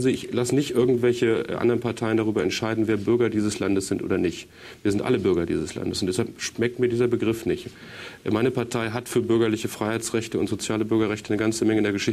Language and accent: German; Lower Saxony, Germany; Ich sage das als Niedersachse, der ein paar Jahre in Brandenburg gelebt hat.